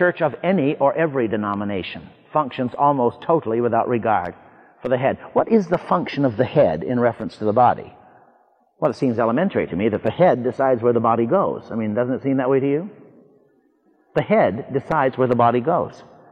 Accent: United States; Now, I'm an American and very glad of it.

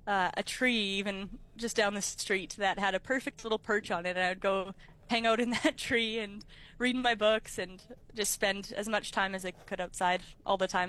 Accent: Winnipeg, Manitoba, Canada; So I'm born and raised in Winnipeg.

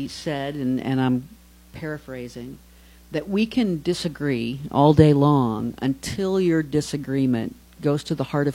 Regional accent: United States; being an American means to me.

